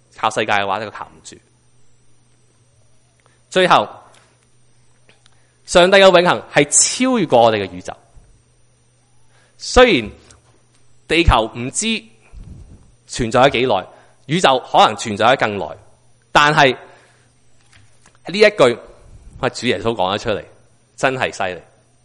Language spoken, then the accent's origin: Cantonese; Canada; 我因为我加拿大人，我喜欢做运动